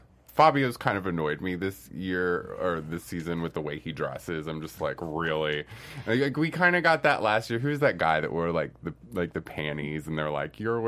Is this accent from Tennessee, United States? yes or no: yes; Memphis, Tennessee, United States; And I'm from Memphis. And when I'm there, right by my house, there's a 24-hour Walmart.